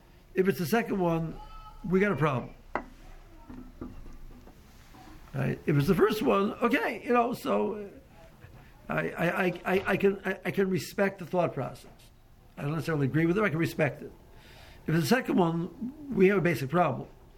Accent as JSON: {"language": "English", "town": "Cleveland", "region": "Ohio", "country": "United States", "tie": "born or raised there", "said": "I grew up in Cleveland. Beer was associated with motorcycle driving."}